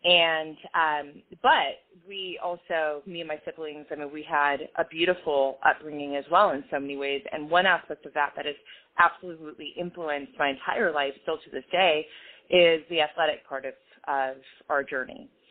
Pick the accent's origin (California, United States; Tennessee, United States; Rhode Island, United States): California, United States; Yeah, well, primarily California. I am one of five siblings, so older sister, three brothers, and important to reference them because our family life was, yeah, we moved around a bit. We started in Northern California, but at a very young age, moved down